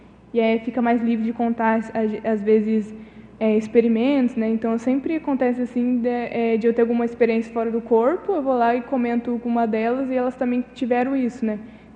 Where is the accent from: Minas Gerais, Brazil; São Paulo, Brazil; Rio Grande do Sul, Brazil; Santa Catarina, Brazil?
Minas Gerais, Brazil; Conceição dos Ouros; also born or lived in São Bento do Sapucaí; now in Foz do Iguaçu, Brazil; eu sou natural ali, eu nasci em São Bento do Sapucaí, mas minha vida inteira nasci, não nasci não, né? Cresci em Conceição dos Ouros